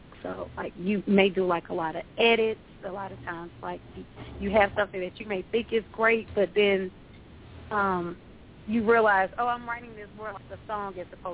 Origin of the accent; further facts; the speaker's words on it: Decatur, Georgia, United States; Well, I am originally from Decatur, Georgia, and I grew up in church